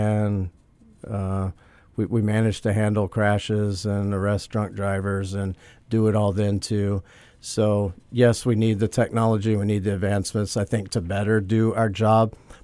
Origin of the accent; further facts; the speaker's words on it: Louisiana, United States; What's the math? I'm from Louisiana.